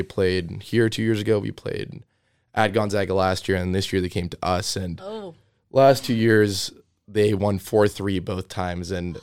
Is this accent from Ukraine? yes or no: yes; Ukraine; English is a second language; now in Canada; I'm from Canada. And it's just fascinated me this whole time. I mean, originally from Ukraine, I've moved around so much